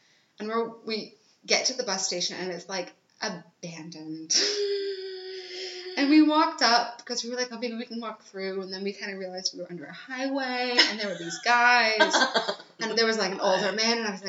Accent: Cheltenham, South West England, United Kingdom; born there; I was born in Cheltenham.

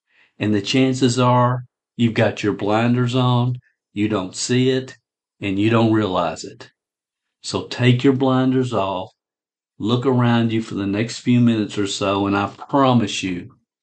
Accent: Kentucky, United States; I'm originally from Kentucky.

